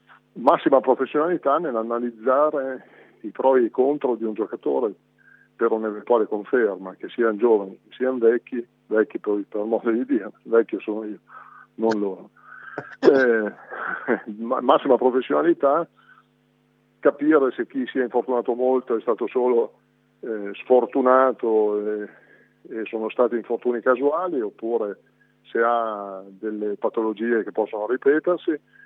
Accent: Fontanellato, Emilia-Romagna, Italy; come si dice dalle mie parti, al campo comunale di Fontanellato, qualche scarpone

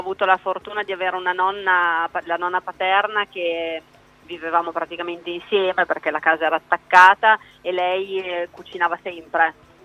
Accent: Taneto di Gattatico, Emilia-Romagna, Italy; per me il luogo del cuore dove sono cresciuta è a Taneto di Gattatico, che è il mio paese

